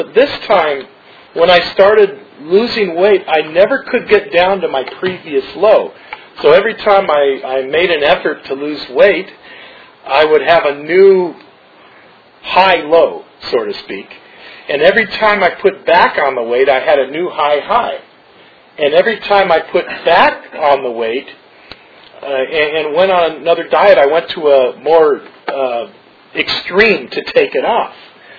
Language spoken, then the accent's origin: English; California, United States; When I grew up in the West San Fernando Valley, and I came from a family of food, I should say.